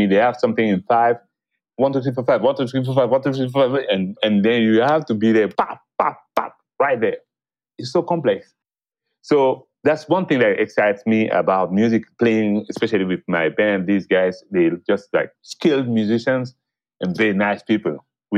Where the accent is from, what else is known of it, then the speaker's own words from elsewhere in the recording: Cameroon; because I'm from Cameroon